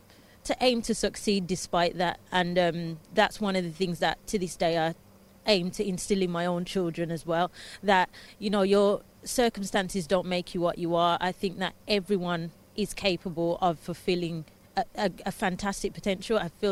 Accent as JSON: {"language": "English", "town": "Hockley", "region": "West Midlands", "country": "United Kingdom", "tie": "born or raised there", "said": "I grew up in Hockley by the Jewellery Quarter, single parent."}